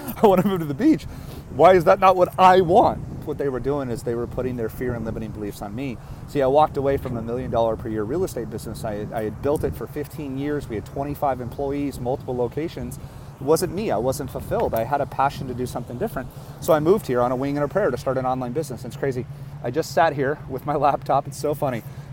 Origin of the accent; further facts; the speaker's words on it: Phoenix, Arizona, United States; I'm a kid from Phoenix, Arizona.